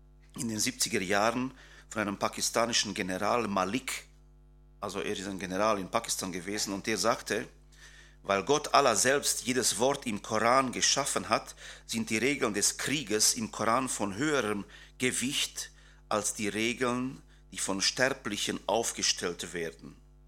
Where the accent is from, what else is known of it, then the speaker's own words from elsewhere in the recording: Transylvania, Romania; accent: Transylvanian Saxon; Ich bin auch ein Siebenbürger Sachse, was nicht zu verhören ist an meinem Akzent.